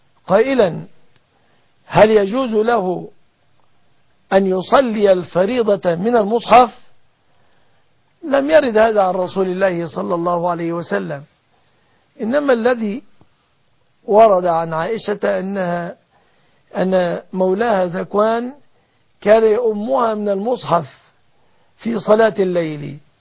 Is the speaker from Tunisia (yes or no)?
no; Egypt; بلادنا مصر